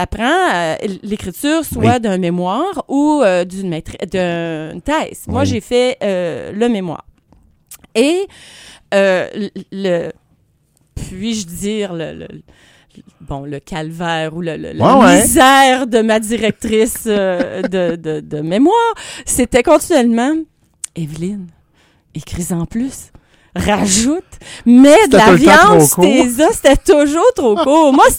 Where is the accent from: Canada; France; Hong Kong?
Canada; Quebec; Mais je suis québécoise pur laine, hein, alors.